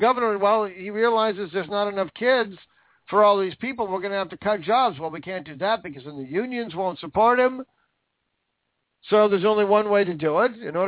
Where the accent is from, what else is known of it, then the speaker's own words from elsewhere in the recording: Washington, United States; I know Spokane. I'm from Washington State. Been there several times.